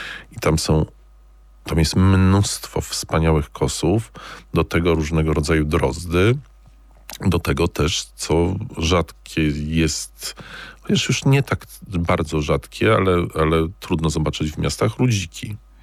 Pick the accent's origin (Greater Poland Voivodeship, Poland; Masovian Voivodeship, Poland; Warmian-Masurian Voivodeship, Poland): Masovian Voivodeship, Poland; Warsaw; born there; Tak, to ja jestem z urodzenia warszawiakiem i w Warszawie nie mamy tylu kosów.